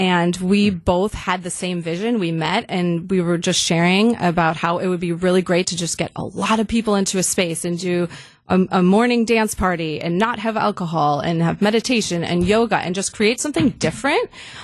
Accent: Wauwatosa, Wisconsin, United States; being back in my hometown in Wauwatosa

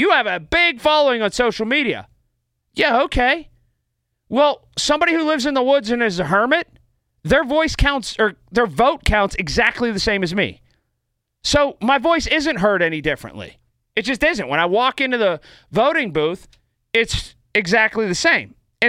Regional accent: Pennsylvania, United States; accent: Western Pennsylvania; I know I talk terribly like I'm from Western Pennsylvania because I am.

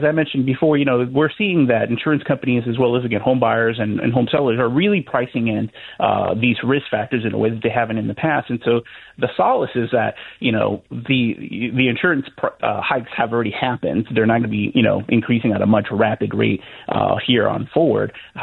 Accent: Miami, Florida, United States; I'm from Miami

